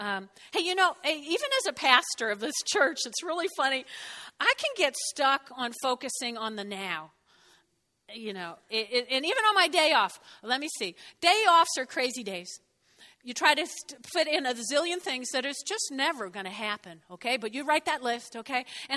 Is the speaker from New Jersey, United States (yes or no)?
yes; Teaneck, New Jersey, United States; I grew up in North Jersey and Teaneck, and we lived on a big street.